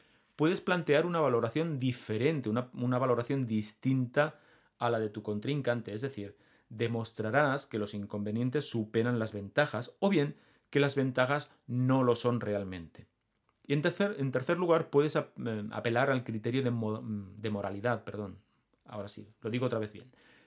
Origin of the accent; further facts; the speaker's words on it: Catalonia, Spain; cosa que como catalán aquí me toca bastante